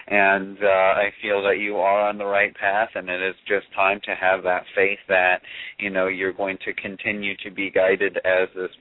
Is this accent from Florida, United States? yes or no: yes; Florida, United States; Okay, I miss the warmth. I'm from Florida, honey, that's why I'm asking.